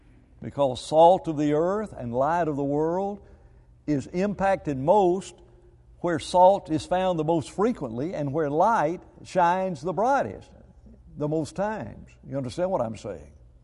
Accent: West Palm Beach, Florida, United States; all of a sudden he knew I was from West Palm.

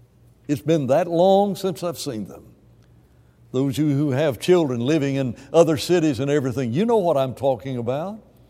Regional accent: United States; being a missionary and being an American in a foreign land.

